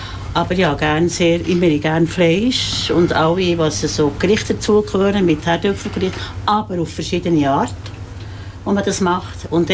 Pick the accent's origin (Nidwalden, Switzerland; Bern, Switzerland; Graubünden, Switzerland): Bern, Switzerland; Mürren; Ich bin in Mürren aufgewachsen.